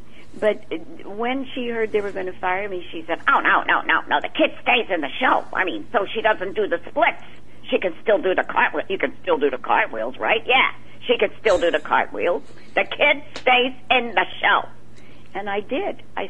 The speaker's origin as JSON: {"language": "English", "town": "Baltimore", "region": "Maryland", "country": "United States", "tie": "born or raised there", "said": "I did this on a stage in Baltimore, my hometown, in front of my relatives"}